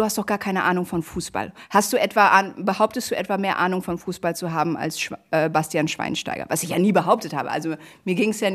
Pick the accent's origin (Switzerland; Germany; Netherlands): Netherlands; Ich habe ja einen Großteil meiner Kindheit in Holland verbracht